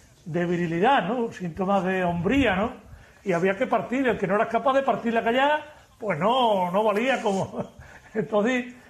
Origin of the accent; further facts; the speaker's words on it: Casillas de Coria, Extremadura, Spain; pues por ejemplo en mi pueblo, en Casillas de Coria, pues los quintos se juntaban desde el día 26 de diciembre.